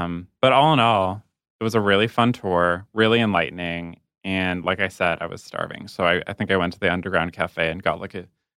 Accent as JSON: {"language": "English", "town": "Chicago", "region": "Illinois", "country": "United States", "said": "So I went … I'm from Chicago, and I guess I would probably say Silence of the Lambs."}